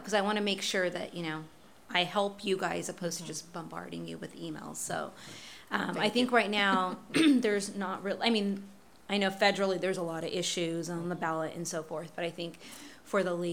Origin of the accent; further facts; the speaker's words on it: California, United States; I'm actually from Fresno County, so I hope to see you guys a lot more.